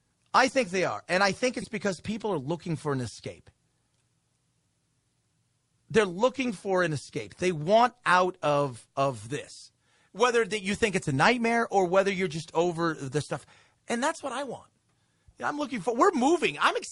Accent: United States; I'm, you know, I'm a I'm an American. I am rooting for the U.S. to kick ass.

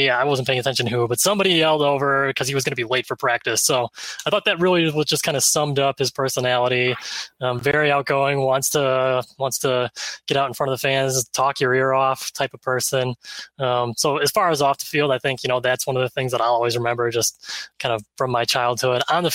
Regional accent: Green Bay, Wisconsin, United States; I grew up in Green Bay, a few blocks from the stadium.

